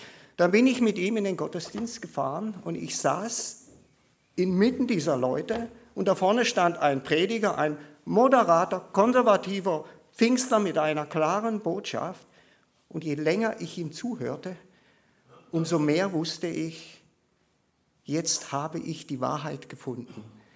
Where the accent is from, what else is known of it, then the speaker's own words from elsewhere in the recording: Baden-Württemberg, Germany; Ich komme aus Baden-Württemberg.